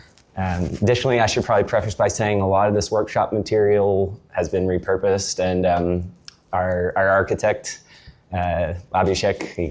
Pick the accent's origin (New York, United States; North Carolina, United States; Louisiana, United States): North Carolina, United States; Raleigh; I'm from Raleigh, not actually a Shire, but this is a little bit about me.